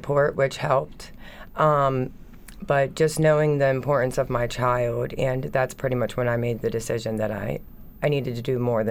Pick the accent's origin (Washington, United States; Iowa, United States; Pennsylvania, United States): Pennsylvania, United States; New Oxford; New Oxford.